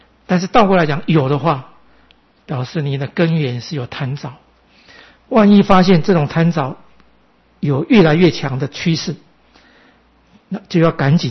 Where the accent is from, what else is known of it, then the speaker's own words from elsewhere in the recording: Keelung, Taiwan; 因为我以前我们在基隆出生长大